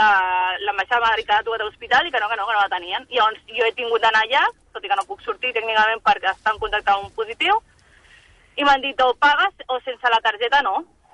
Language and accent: Catalan; Cabrils, Catalonia, Spain; Nosaltres som de Cabrils